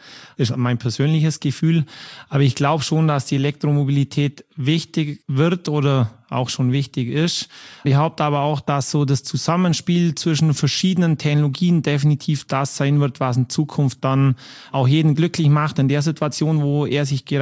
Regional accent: Bavaria, Germany; Gibt eigentlich keine Frage, was meine Antwort ist als richtiger Allgäuer.

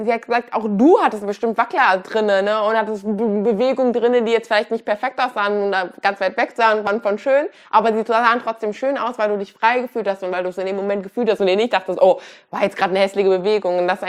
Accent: Kassel, Hesse, Germany; ich komme aus Deutschland, bin auch hier groß geworden.

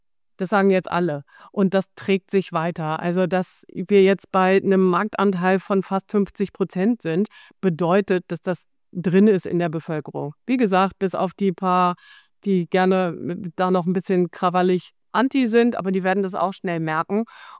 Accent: Hanover, Lower Saxony, Germany; Ich komme aus Hannover.

